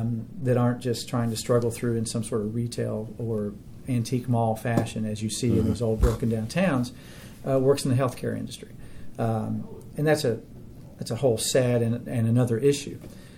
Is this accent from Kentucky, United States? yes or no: yes; Ashland, Kentucky, United States; I'm from Ashland, Kentucky.